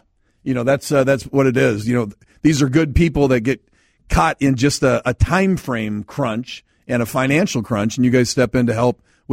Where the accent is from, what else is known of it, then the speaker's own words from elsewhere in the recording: Bemidji, Minnesota, United States; TJ and I grew up in Bemidji.